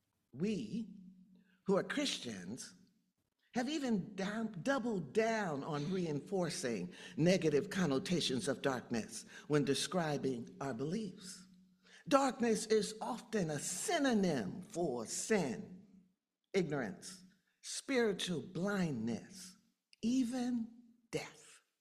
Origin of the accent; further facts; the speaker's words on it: Los Angeles, California, United States; now in Collegeville, United States; I'm from Los Angeles, California. So Dad visited, and we were driving back to my house. I'm here in Collegeville, and it was night.